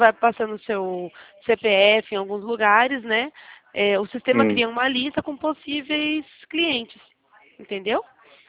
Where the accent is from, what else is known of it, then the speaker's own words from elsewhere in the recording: Campinas, São Paulo, Brazil; sou de Campinas, São Paulo.